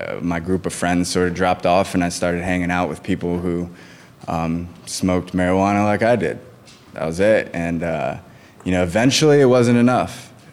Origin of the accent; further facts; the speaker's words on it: McLean, Virginia, United States; But you know, I would have never gone from growing up in McLean and playing sports and doing all the things that I was to injecting heroin.